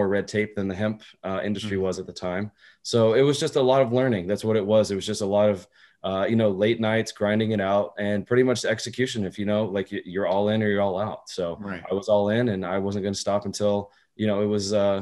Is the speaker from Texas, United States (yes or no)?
yes; Texas, United States; also born or lived in Germany; I was in the military family, so I was born in Germany, spent a lot of my time traveling as a kid, finally ended up in Texas, did all grade school through there, finished graduated high school